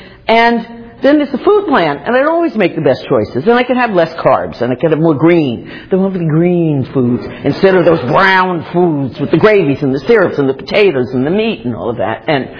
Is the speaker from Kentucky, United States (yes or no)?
no; New York, United States; It's just ironic because I'm from the Bronx.